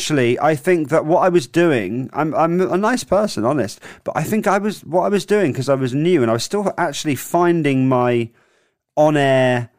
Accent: Southampton, South East England, United Kingdom; So I'm from Southampton. So I did Power FM in Southampton.

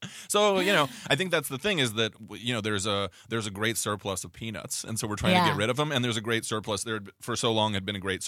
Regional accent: Detroit, Michigan, United States; As anyone from outside of Detroit knows, I'm also from Detroit. Mm-hmm. And as anyone from inside of Detroit knows, I'm from the suburbs of Detroit.

